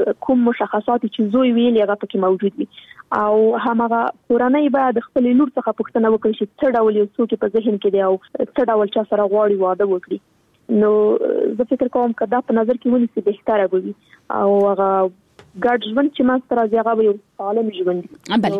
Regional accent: Afghanistan; زه خو شخصا په جګړه کې پیدا شوی یم، دا د جګړه کې رالویه شولم

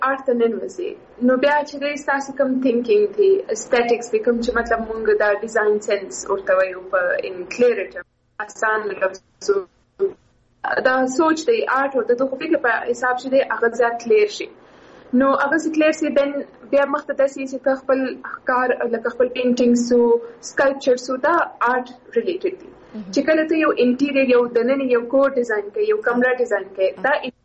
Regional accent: Quetta, Balochistan, Pakistan; also born or lived in Karachi; او زه سیم په کوټي کې پیدا شوی ما

